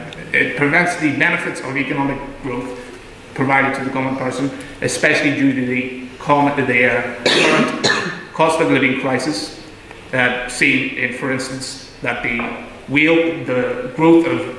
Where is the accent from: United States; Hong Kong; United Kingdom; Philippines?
United Kingdom; Northern Ireland; For the reason being, we are Northern Irish, we either went through the conflict or know people directly affected by the conflict